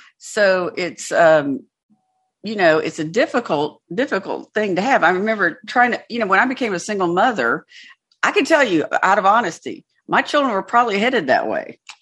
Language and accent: English; the South, United States; I'm from the South.